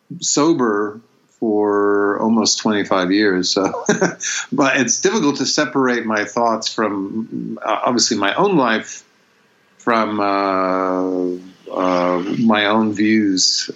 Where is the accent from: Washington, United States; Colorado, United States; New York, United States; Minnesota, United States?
New York, United States; growing up in New York in the 70s was, pretty much it was all around, along with London, New York was pretty much the ground zero for punk rock as well as for rap.